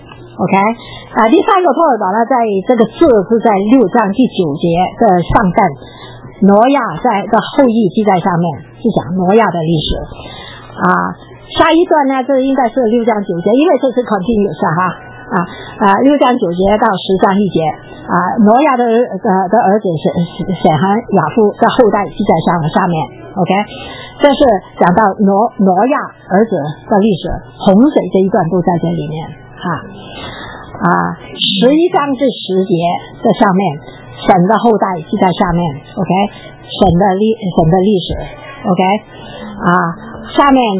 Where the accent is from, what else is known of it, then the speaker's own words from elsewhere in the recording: China; 我们中国人有族谱啊是吧那我家也有族谱